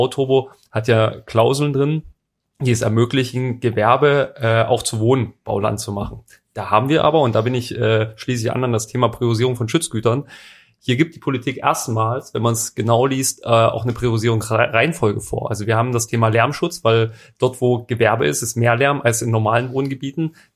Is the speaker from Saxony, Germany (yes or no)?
yes; Bautzen, Saxony, Germany; weil ich komme ja aus Bautzen, das ist der Kritikpunkt